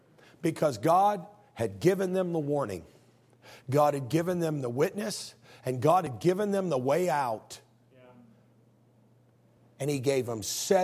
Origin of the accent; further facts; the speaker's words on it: Illinois, United States; also born or lived in El Paso, United States / Arkansas, United States; See, I'm from Illinois. Anybody from the Midwest? Come on, raise your hand.